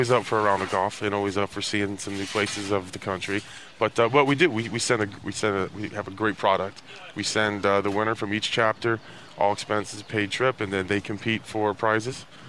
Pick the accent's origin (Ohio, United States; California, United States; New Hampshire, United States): Ohio, United States; now in Chicago, United States; Well, I grew up in Ohio, a Browns fan.